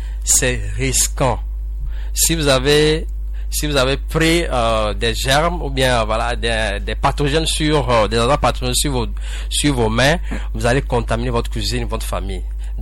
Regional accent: Togo; chez nous au Togo, en tout cas en Afrique

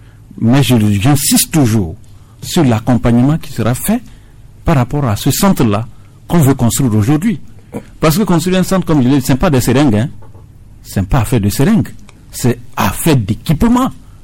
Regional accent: Dapaong, Savanes, Togo; chez nous à Dapaon, il y a un projet qu'on a réalisé.

